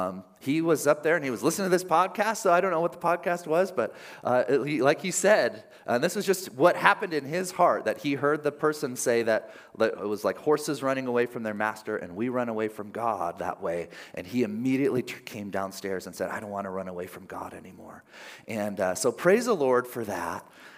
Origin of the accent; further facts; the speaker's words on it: Archbold, Ohio, United States; This morning we have some friends here from Archbold, Ohio, my hometown, and they're visiting us this morning.